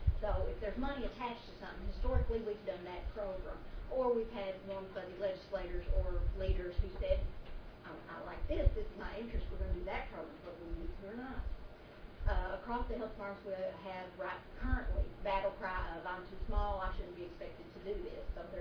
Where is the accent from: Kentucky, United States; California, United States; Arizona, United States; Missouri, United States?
Kentucky, United States; from Kentucky.